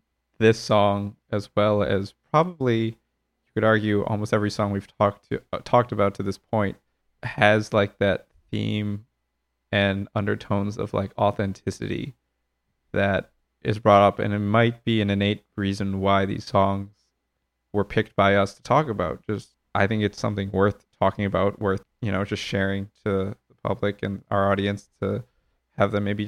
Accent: United States; And I know that as an American, it can be hard

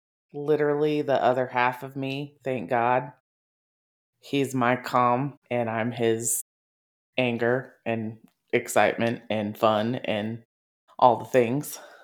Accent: Texas, United States; But yeah, I grew up in Texas. Chaos. Just chaos.

